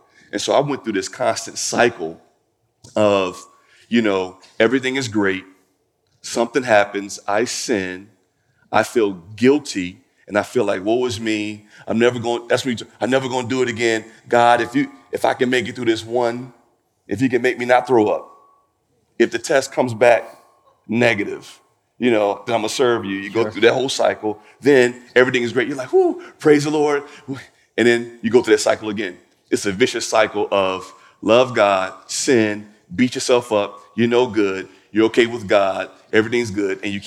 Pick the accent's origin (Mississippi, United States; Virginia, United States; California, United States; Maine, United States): Mississippi, United States; And you know, country, you know, growing up in Mississippi, there are certain things you're not supposed to do, right?